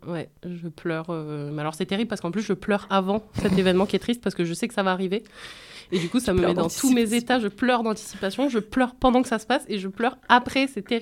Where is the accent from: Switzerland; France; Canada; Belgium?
France; Aix-en-Provence, Provence-Alpes-Côte d'Azur; comme on vient d'Aix toutes les deux, Aix-en-Provence, il y a trois cinémas